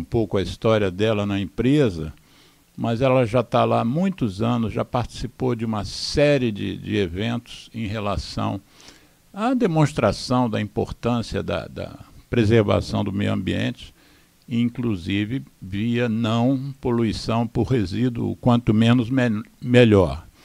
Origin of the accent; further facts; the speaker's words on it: Rio de Janeiro, Brazil; a Praia do Leblon, que é o bairro onde eu resido, onde eu nasci e resido.